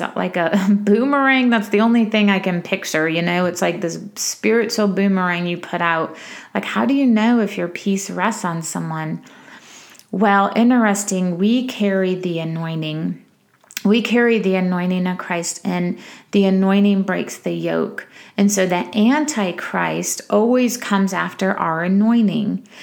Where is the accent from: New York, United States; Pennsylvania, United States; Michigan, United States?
Michigan, United States; also born or lived in Illinois / Southern California / Texas; I grew up in Michigan, I went to school in Illinois, I lived in Southern California, I went to Texas